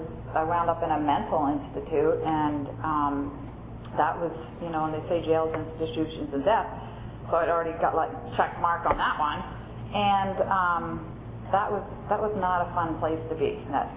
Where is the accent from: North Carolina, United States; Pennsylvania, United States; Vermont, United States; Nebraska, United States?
Pennsylvania, United States; Philadelphia; So I was from Philadelphia, and so back there they have like fake stores